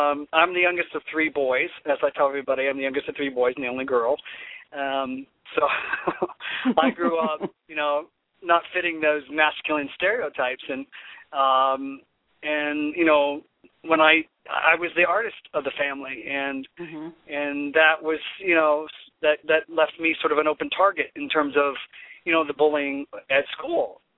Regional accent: Canton, Ohio, United States; I grew up in the Midwest in the heartland, I suppose, in Canton, Ohio, and that's the Pro Football Hall of Fame city

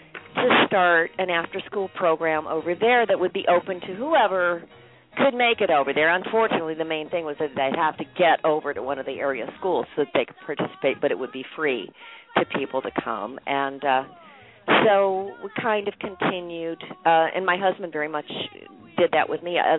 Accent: Montana, United States; also born or lived in Texas / Arizona; Well, I was born in Texas, and then but I didn't really stay there. My dad was a mining engineer. So I grew up in Montana

